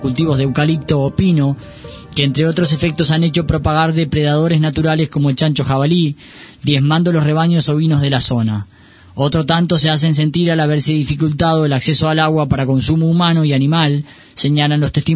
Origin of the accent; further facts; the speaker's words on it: Uruguay; Como uruguayo que me siento, defensor de mi tierra, me pregunto